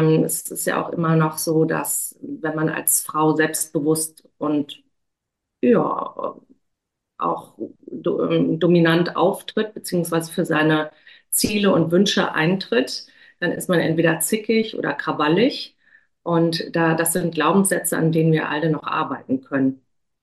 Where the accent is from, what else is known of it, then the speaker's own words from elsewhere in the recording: Cologne, North Rhine-Westphalia, Germany; now in Hamburg, Germany; Und dann bin ich 2005 von Köln, meiner Heimatstadt, nach Hamburg gezogen.